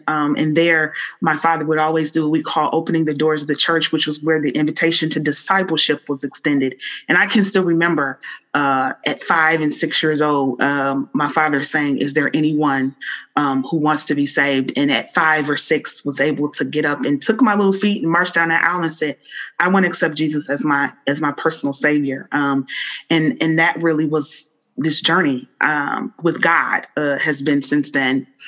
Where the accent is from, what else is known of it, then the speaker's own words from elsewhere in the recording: Detroit, Michigan, United States; So I am a native Detroiter. I was born and raised in Detroit